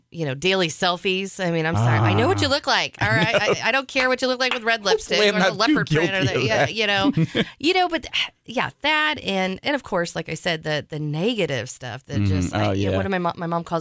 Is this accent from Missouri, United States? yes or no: yes; St. Louis, Missouri, United States; I'm able to stay in touch with friends that, you know, growing up in St. Louis and moving here to the lake.